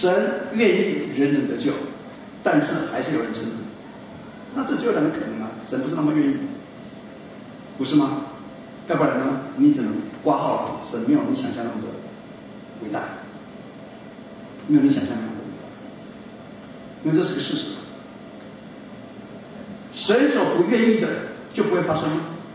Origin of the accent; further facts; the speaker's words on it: Taiwan; 我小时候在台湾，我们生长在台湾的海岛